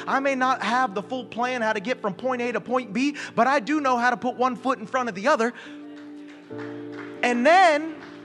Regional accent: Okeechobee, Florida, United States; I'm from Okeechobee. Many of you know that. And in high school, in Okeechobee, we have three places to shop.

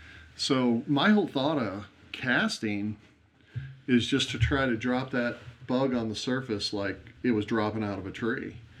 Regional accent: St. Louis, Missouri, United States; No, I started about 92. I grew up in St. Louis

